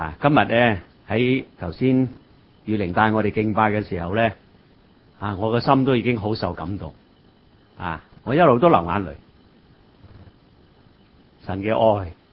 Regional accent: Hong Kong; 我哋广东人或者香港人

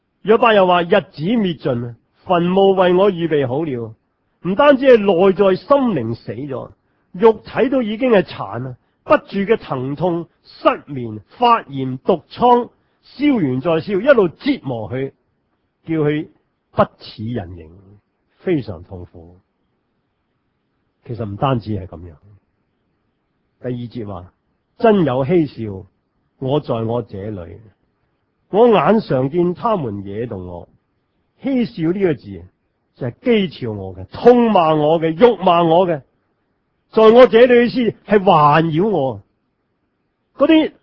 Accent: Hong Kong; 即是我们香港人叫保释

